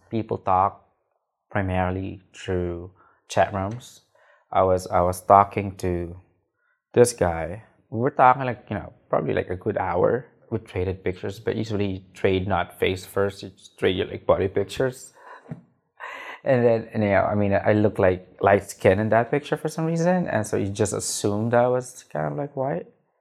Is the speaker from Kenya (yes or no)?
no; Manila, Metro Manila, Philippines; moved away as an adult; now in New York, United States; I am from Manila. That's the capital of the Philippines. I grew up there. I moved to the U.S., specifically New York, in 2005, and at the age of 21.